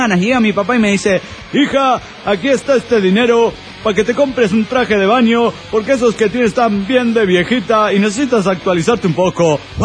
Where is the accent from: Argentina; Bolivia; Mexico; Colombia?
Mexico; Guadalajara, Jalisco; de Guadalajara, Jalisco, México.